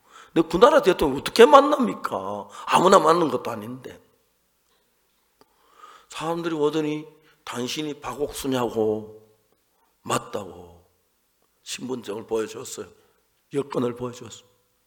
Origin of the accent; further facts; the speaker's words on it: South Korea; 우리는 한국에서 왔는데 노래를 잘해요.